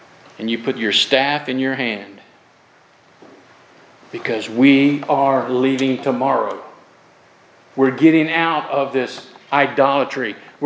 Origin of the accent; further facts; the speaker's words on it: Florida, United States; I grew up in Florida. We would have big ant beds.